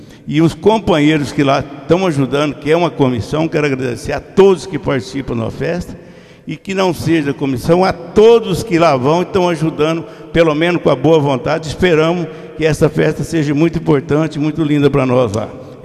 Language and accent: Portuguese; Santana da Ponte Pensa, São Paulo, Brazil; also born or lived in Minas Gerais; de onde eu vim, de Santana da Ponte Pensa, quando meu pai mudou para Minas. Fizemos na década de 62.